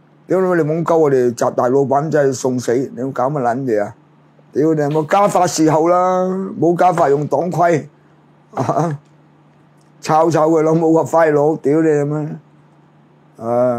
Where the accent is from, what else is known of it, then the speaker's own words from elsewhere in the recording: China; 我哋作為中國人啊